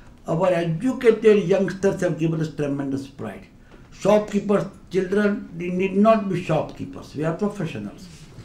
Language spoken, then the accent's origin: English; United Kingdom; I ask sometimes whether … Hindu, Gujarati, Indian. I'm British, pure and simple. I'm glad to be British.